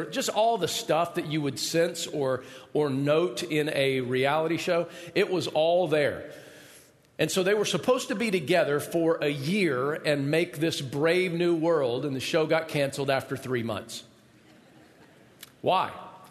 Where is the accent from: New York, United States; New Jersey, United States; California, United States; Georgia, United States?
Georgia, United States; neighborhood that I grew up in Georgia, where my parents still live, same house that I grew up in, is near some woods